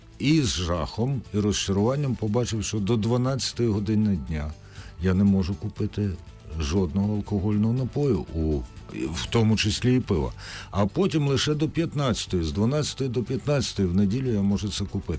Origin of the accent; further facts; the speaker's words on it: Kyiv, Ukraine; як звичайний киянин